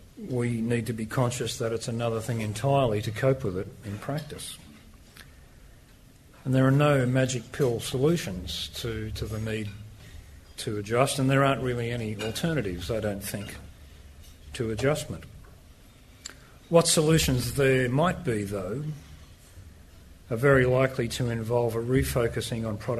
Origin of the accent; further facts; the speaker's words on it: Australia; As consumers, as Australian consumers, the rise in our currency means